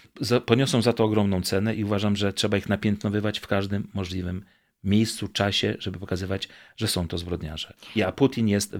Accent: Wrocław, Lower Silesian Voivodeship, Poland; born there; prezydent miasta Wrocławia, mojego miasta i z urodzenia, i z wyboru

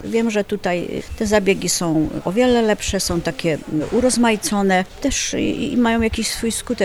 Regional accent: Lower Silesian Voivodeship, Poland; Okolice Wrocławia. Jestem tutaj na rehabilitacji ambulatoryjnej.

